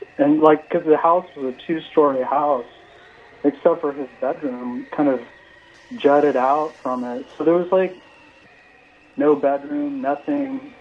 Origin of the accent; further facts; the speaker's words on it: Salem, Oregon, United States; Well, I grew up in the Willamette Valley in Salem, and there's actually a lot of pretty creepy towns around Salem.